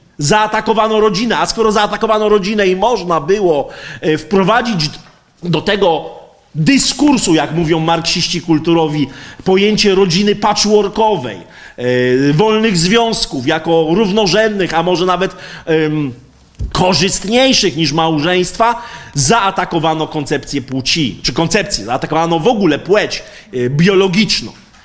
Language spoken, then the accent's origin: Polish; Częstochowa, Silesian Voivodeship, Poland; Ja pochodzę i mieszkam z Częstochowy, wywodzę się z robotniczej dzielnicy Raków